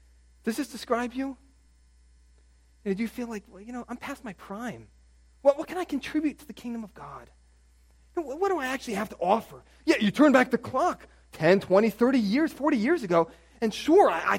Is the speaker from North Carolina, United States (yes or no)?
no; Bloomingdale, New Jersey, United States; You know, I grew up in Bloomingdale, Butler.